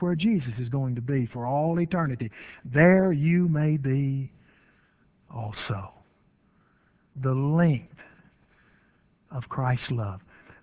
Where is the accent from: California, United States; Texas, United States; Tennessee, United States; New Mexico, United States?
Tennessee, United States; Dyersburg; I can remember growing up in Dyersburg, Tennessee, my mother going about her housework, clothes piled in the kitchen floor, something cooking on the stove